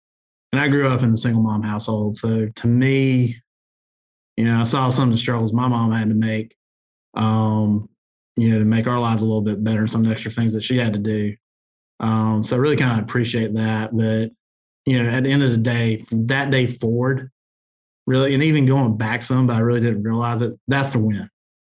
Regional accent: Georgia, United States; If you're growing up in Georgia in the mid to late 80s and early 90s, you know

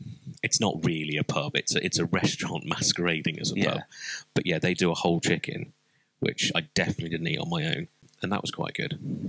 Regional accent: West Midlands, United Kingdom; we grew up in the West Midlands

